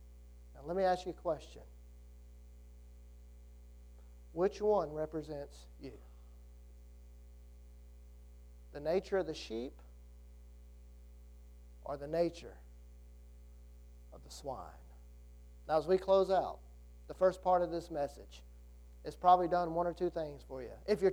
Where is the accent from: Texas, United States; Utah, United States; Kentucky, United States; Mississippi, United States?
Mississippi, United States; Greenville; remember when I first went off to college, Mississippi Delta Community College, about an hour from where I grew up there in Greenville, Mississippi.